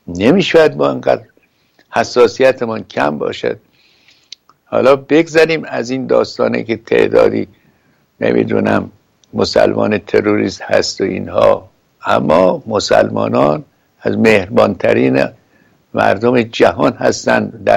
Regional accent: Iran; آقا ما ایرانی هستیم، این چه طرز اندیشه ایست؟

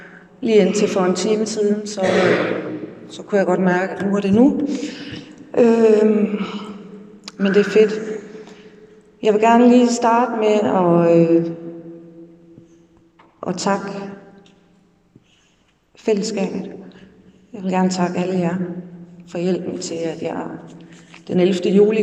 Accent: Silkeborg, Central Denmark Region, Denmark; Jeg er født og opvokset i Silkeborg.

